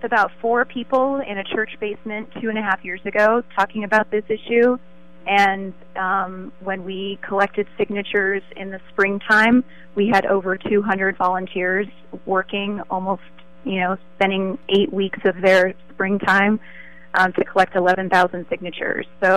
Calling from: San Mateo, California, United States; I'm calling from San Mateo

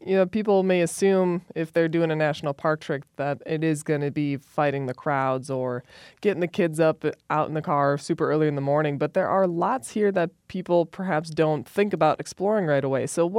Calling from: Wisconsin, United States; So I'm calling here from Wisconsin

